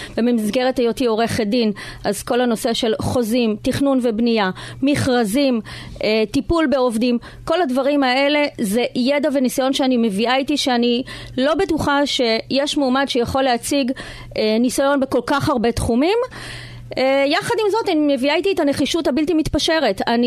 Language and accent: Hebrew; Tirat Carmel, Haifa District, Israel; מבחינתי, טירת כרמל תמיד הייתה הבית. אני נולדתי בטירת כרמל, אני גדלתי שם, המשפחה שלי שם, יש לי שם משרד עורכי דין. כל העניינים שלי מתנהלים בטירת כרמל